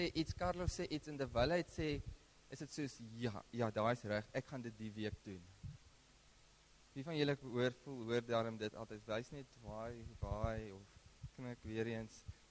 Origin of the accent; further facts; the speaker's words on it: Kakamas, Northern Cape, South Africa; ek kom nou, sy kom van Namakoland, maar ek kom van Kaimoes af.